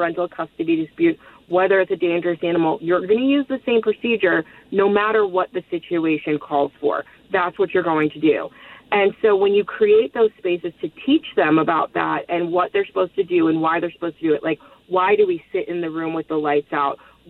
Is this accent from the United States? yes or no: yes; Parkland, Florida, United States; I grew up in the Parkland area